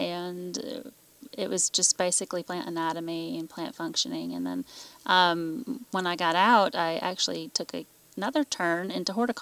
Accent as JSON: {"language": "English", "region": "Connecticut", "country": "United States", "tie": "born or raised there", "moved": "as an adult", "lives_now": "South Carolina, United States", "said": "Yeah, that's right. I grew up in Connecticut."}